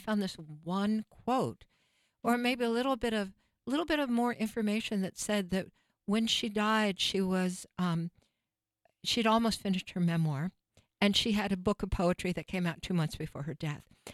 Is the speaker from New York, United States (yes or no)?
no; Texas, United States; our reflections on growing up in Texas.